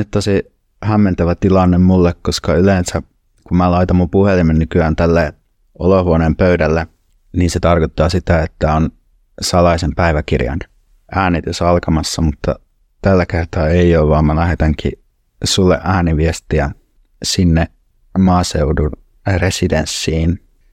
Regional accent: Turku, Southwest Finland, Finland; moved away; Mä oon täältä kotoisin ja mä oon muuttanut pois täältä reilu 10 vuotta sitten

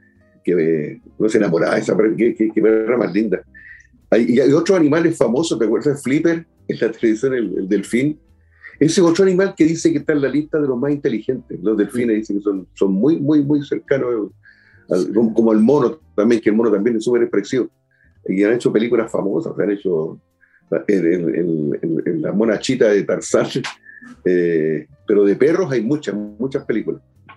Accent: Chincolco, Valparaíso, Chile; yo ya pasé buena parte de mi infancia y adolescencia en Chincolco, cerca de Petorca, aquí en la quinta región

